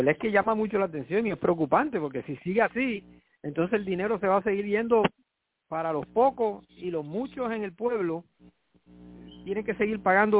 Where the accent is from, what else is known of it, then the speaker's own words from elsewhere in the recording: Puerto Rico; como nosotros puertorriqueños nos conocemos por el acento y no nos abochornamos aunque estemos acá